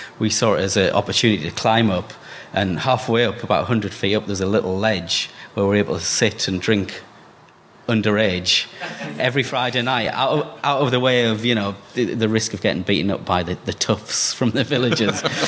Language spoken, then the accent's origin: English; Durham, North East England, United Kingdom; I grew up in Durham as well, and I haven't read any of that.